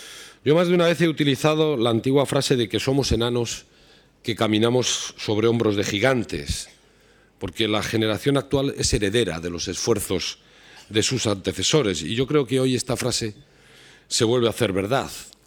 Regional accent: Portugalete, Basque Country, Spain; Primero por venir a mi pueblo, a Portugalete, donde siempre es un placer volver

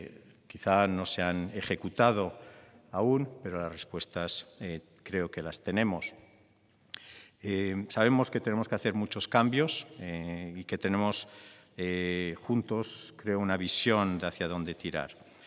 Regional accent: Bilbao, Basque Country, Spain; También necesito, creo, decir como bilbaíno

